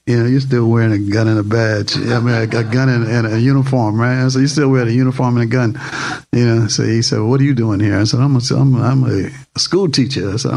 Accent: Boston, Massachusetts, United States; I said, "Yeah, I'm from Boston."

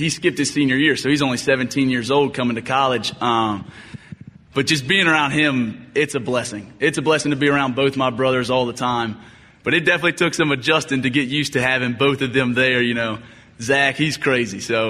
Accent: Georgia, United States; I'm from Georgia, the great state of Georgia

